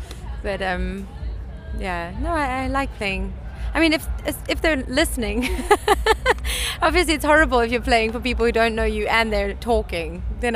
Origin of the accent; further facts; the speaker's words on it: South Africa; one of the first questions people ever ask me if they find out I'm South African.